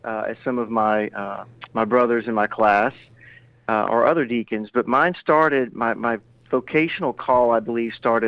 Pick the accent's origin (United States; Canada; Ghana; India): United States; Baton Rouge, Louisiana; now in Mandeville, United States; my wife and I had just had our second child, and we're from Baton Rouge. We're both okay. from Baton Rouge. And we moved to Mandeville. I took a job in downtown New Orleans.